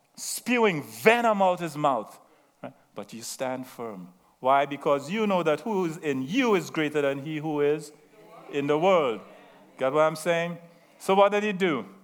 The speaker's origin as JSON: {"language": "English", "country": "Trinidad & Tobago", "accent": "Trinidadian", "said": "I have a slight accent, very slight. Okay? I'm from Trinidad. Okay? Southern Island. Venezuela is about 4 or 5 miles off of our coast, right?"}